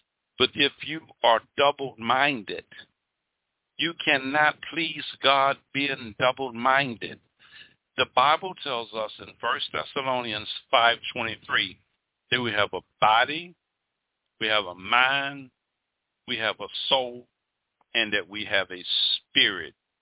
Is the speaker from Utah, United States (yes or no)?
no; Mobile, Alabama, United States; I'm from Mobile, Alabama. Always wanted to be in the Navy. The USS Alabama was a big old beautiful battleship in my hometown on Broad Street.